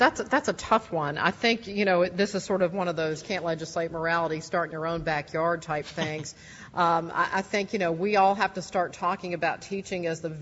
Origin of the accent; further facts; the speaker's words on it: Texas, United States; as I observe states around the country and certainly my home state of Texas